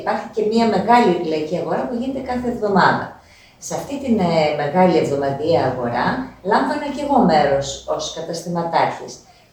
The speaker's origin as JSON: {"language": "Greek", "town": "Trikala", "region": "Thessaly", "country": "Greece", "tie": "born or raised there", "said": "Κατάγομαι από τα Τρίκαλα, γεννήθηκα και ζω εδώ."}